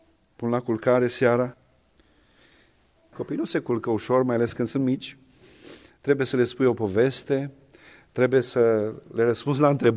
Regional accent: Romania; să fim deosebiți de ceilalți, că suntem români, să fim deosebiți de ceilalți, că suntem penticostali

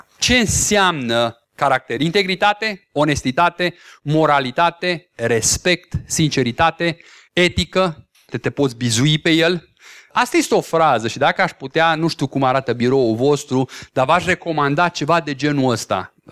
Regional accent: Oradea, Bihor County, Romania; aveam pe vremuri în copilărie un coleg de clasă. Noi suntem din Oradea și în Oradea sunt foarte mulți maghiari.

